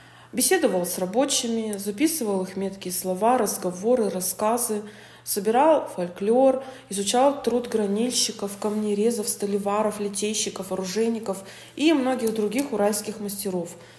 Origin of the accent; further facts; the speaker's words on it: Urals, Russia; Мы родились и живем на Урале.